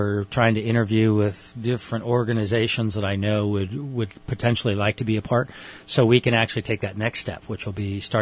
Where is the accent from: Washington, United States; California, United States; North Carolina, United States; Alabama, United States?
California, United States; Palo Cedro; I grew up here. I grew up out in Palo Cedro 55-plus years ago.